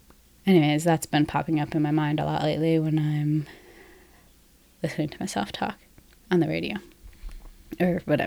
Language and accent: English; Connecticut, United States; but I'm from Connecticut, and one thing about people from Connecticut is that we really enunciate our T's and our P's